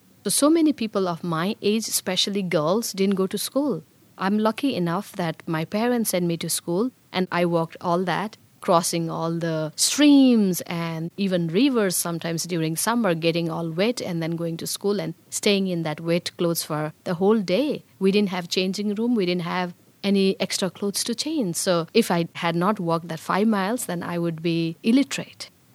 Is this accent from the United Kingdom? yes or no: no; Bhutan; English is a second language; moved away as an adult; now in United States; I was born in Bhutan. It is a small country in between two big countries, which are China in the north and India in the south. When I came to America, I was 33.